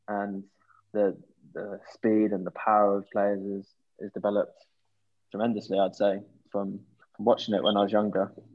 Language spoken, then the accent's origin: English; England, United Kingdom; At 10, obviously growing up in England, it's got to be Johnny Wilkinson.